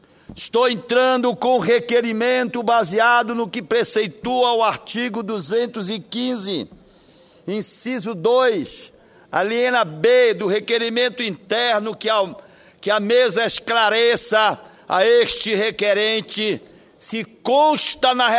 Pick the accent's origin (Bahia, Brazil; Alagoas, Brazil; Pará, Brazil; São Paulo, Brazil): Pará, Brazil; É uma obrigação de servir a minha terra e não se servir dela. Eis um paraense disposto até as últimas consequências para defender a sua terra e o direito do povo do Pará e do Brasil.